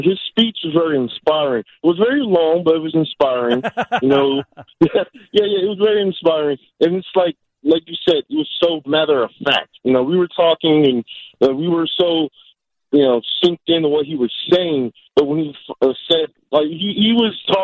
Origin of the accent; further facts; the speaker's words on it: Chicago, Illinois, United States; I'm from Chicago, Illinois.